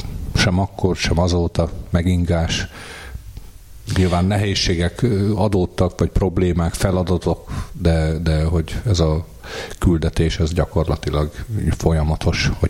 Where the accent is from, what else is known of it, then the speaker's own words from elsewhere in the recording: Bajna, Komárom-Esztergom, Hungary; Én Esztergomban születtem 1976-ban, és az Esztergom közeli Bajna községben nevelkedtem. Nagyszüleim, szüleim hatása, akik mélyen vallásos emberek voltak